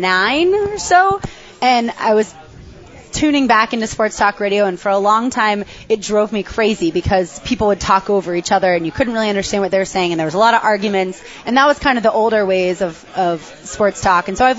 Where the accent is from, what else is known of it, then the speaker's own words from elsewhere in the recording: Atlantic Beach, United States; I grew up in Atlantic Beach.